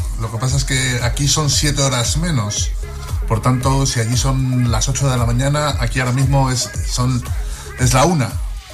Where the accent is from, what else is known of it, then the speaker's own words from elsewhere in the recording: Spain; moved away as an adult; now in Dallas, United States; Aquí estoy … estoy desde Dallas Fort Worth, Texas. Soy español, llevo aquí 11 años. Bueno, llevo un poquito más, llevo 12 años realmente.